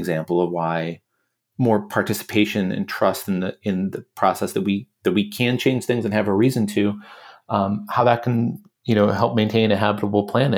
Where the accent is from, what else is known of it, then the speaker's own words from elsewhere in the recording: Milwaukee, Wisconsin, United States; I grew up in Milwaukee, Wisconsin. I was a child of two public educators who cared a lot about the public education system.